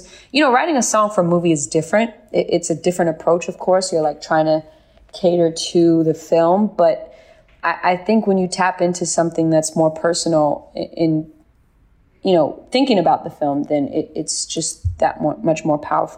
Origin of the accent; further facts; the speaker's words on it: California, United States; Obviously, I'm from the Bay Area, and, you know, the Black Panthers were rich in the Bay Area